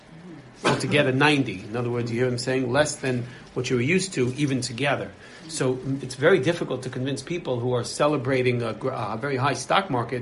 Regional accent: Bronx, New York, United States; I come from the Bronx. We're a beautiful neighborhood where I lived in the 60s

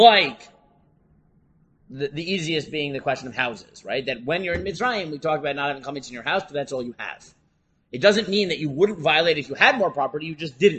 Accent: New York City, New York, United States; now in Efrat, Israel; I grew up in New York. I now live in Efrat. I'm currently in Modi'in.

